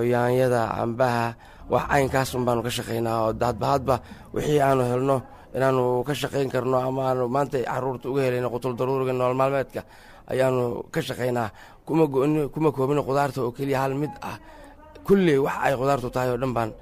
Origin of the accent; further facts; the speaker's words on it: Mogadishu, Banaadir, Somalia; waxaan ka soo qaxay xamar muqdisho 5 sanadood baan meeshan joognaa